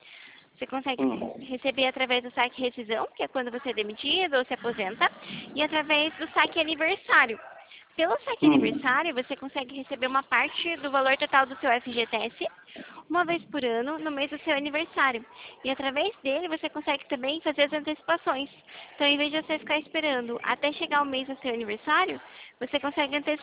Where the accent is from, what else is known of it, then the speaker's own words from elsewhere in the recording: Itapetininga, São Paulo, Brazil; eu sou de Itapetininga.